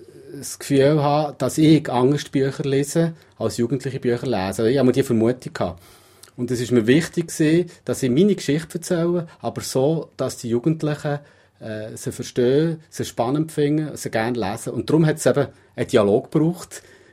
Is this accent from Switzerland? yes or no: yes; Solothurn, Switzerland; Ich bin in Solothurn geboren. Ich bin eben, wie gesagt, 48, bin noch nie weggezogen.